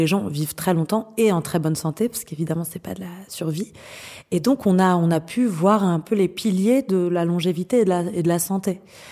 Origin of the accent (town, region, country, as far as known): France